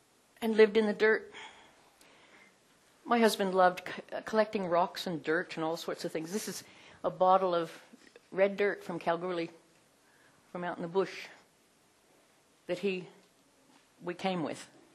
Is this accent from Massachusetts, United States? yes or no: no; Oklahoma, United States; This is Oklahoma flag. I grew up in Oklahoma.